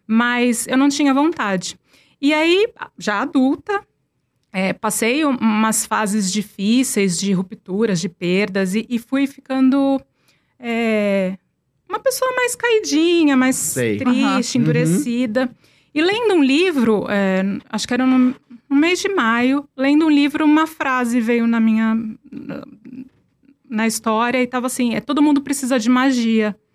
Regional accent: Santos, São Paulo, Brazil; Eu sou de Santos

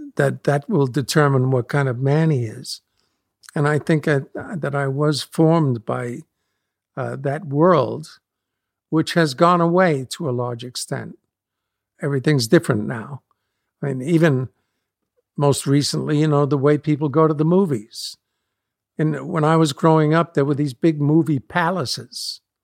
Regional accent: New York City, New York, United States; I was raised in New York City, and I went to dancing school and learned how to sell a song

